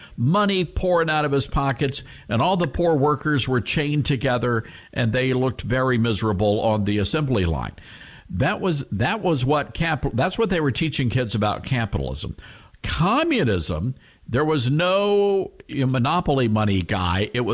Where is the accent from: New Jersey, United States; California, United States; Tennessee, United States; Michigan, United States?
Tennessee, United States; Memphis; when I moved back to Memphis, Tennessee, my hometown